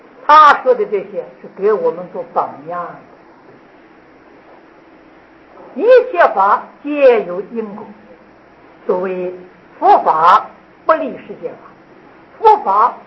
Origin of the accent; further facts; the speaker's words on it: China; 我们中国人有信